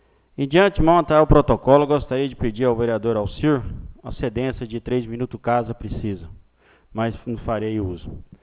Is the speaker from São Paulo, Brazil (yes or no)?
no; Mato Grosso do Sul, Brazil; existe um corredor arqueológico no nosso estado, passando pela região onde eu fui criado